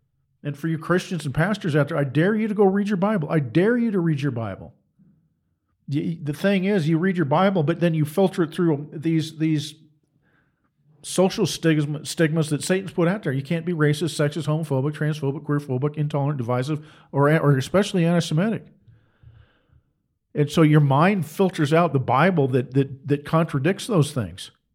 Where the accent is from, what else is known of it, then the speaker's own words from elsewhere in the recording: Seattle, Washington, United States; I grew up in the Seattle area. Went to University of Washington in Seattle.